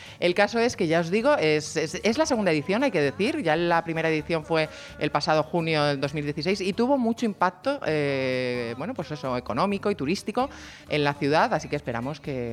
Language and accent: Spanish; Sigüenza, Castilla-La Mancha, Spain; Muy cerquita de mi pueblo, de Sigüenza